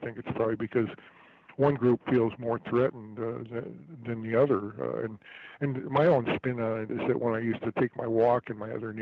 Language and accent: English; San Diego, California, United States; moved away; San Diego used to be my hometown back in the 80s, and I lived in Santee, which is just north of San Diego.